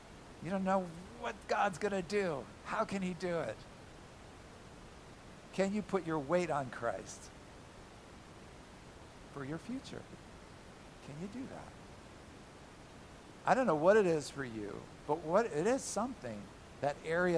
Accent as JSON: {"language": "English", "country": "United States", "said": "Not that I would know that as an American, but sure enough, Canadian stuff, there's stuff happening in Canada."}